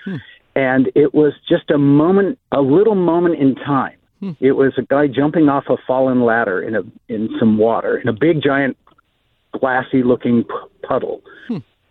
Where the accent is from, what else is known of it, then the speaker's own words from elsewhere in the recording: Santa Barbara, California, United States; also born or lived in Goleta; Well, it started growing up in Santa Barbara and Goleta, playing on the beach and sailing and being a family that loved the water